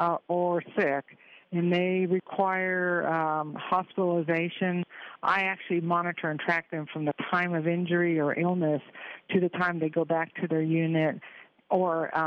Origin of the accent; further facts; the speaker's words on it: Florida, United States; Yes, I am from Florida. I live in Port St. Lucie, Florida, and I work in West Palm Beach at the Palm Beach Jail